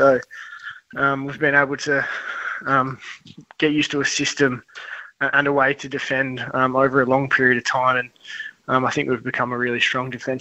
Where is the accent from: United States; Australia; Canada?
Australia; Melbourne, Victoria; I grew up in Surry Hills, so just inner eastern suburbs.